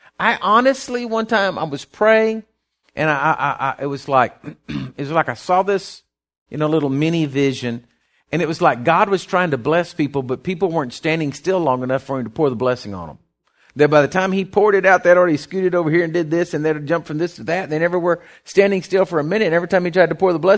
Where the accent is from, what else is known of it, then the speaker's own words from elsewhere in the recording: Sabinal, Texas, United States; When we were raised in Sabinal